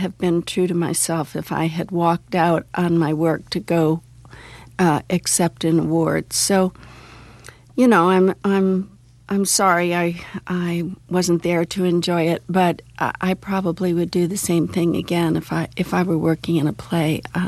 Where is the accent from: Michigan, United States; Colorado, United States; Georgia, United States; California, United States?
Michigan, United States; Detroit; moved away as an adult; And I grew up in Detroit, and I'd never been outside of Detroit.